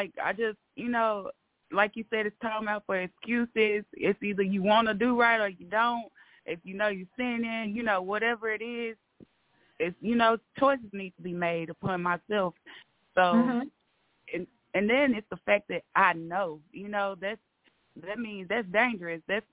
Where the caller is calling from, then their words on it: Arkansas, United States; from Arkansas.